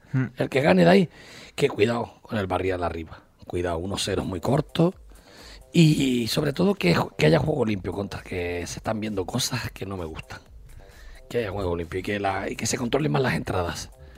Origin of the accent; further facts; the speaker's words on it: Fontanales, Canary Islands, Spain; yo soy de Fontanales. Yo pertenezco a Moya.